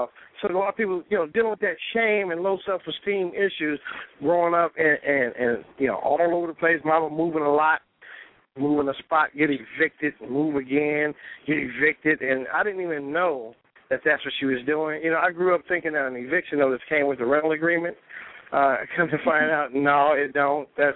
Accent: California, United States; I grew up in South Central Pasadena, Pomona, Watts, Compton. You name it. In fact, we lived in Watts during the Watts riots.

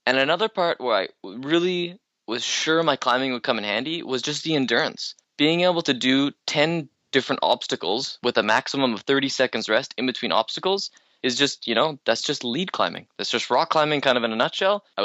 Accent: Canada; because I'm only Canadian, I couldn't actually do the show.

